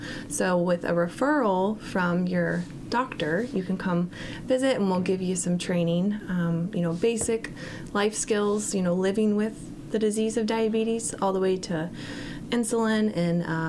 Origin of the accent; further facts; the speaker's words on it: Knoxville, Iowa, United States; I am from Knoxville originally. Grew up here, born and raised.